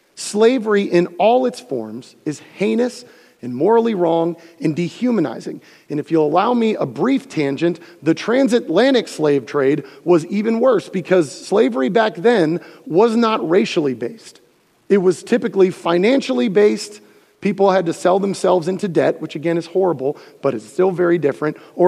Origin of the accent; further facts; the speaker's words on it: Florida, United States; I'm from Florida. It's okay for me to say that.